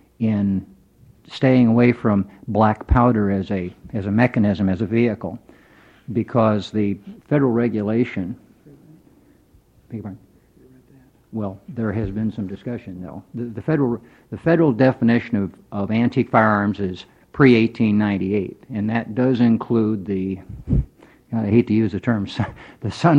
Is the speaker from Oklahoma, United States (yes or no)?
no; Eugene, Oregon, United States; from Eugene, Oregon.